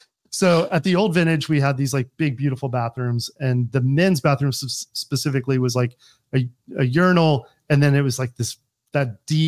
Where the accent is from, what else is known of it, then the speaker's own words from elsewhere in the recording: Kansas City, United States; Yeah. I'm like excited to like, cause like I grew up in Kansas City.